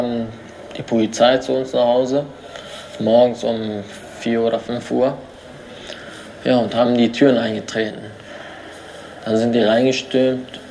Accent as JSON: {"language": "German", "country": "Germany", "tie": "born there", "said": "Also ich und meine kleinen Geschwister, wir sind in Deutschland geboren, wir haben keine Straftaten."}